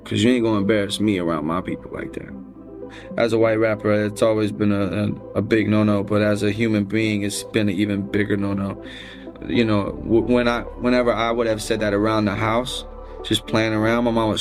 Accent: Alabama, United States; I mean, I'm from the South, you know, that shit don't fly. In Alabama, there are grandparents alive today

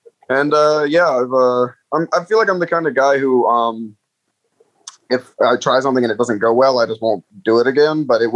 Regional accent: Waynesboro, Virginia, United States; Not everyone would know Waynesboro, Virginia, but in Harrisonburg, people know Waynesboro. So I'm from Waynesboro

